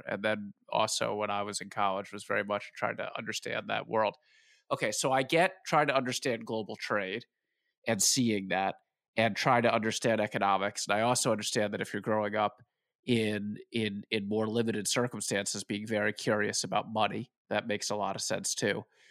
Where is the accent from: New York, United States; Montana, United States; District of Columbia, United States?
District of Columbia, United States; Washington; I grew up in Washington, D.C., as regular listeners know, and there were embassies from all over.